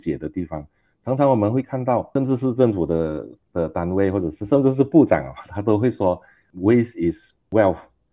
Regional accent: Malaysia; 我们马来西亚人呢，其实我们看到我这里有列出了7个马来西亚人要不得的心态了

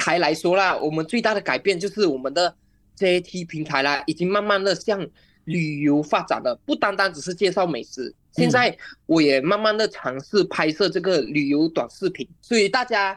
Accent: Sibu, Sarawak, Malaysia; 带着他们来到我的家乡思吴吃喝玩乐以及古晋

